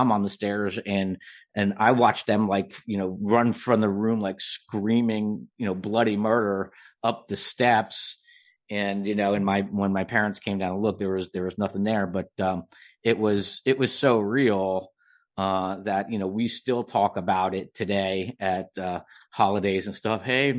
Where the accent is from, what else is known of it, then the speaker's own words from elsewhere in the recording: New Jersey, United States; Well, I've been writing since a little kid, and I grew up in New Jersey.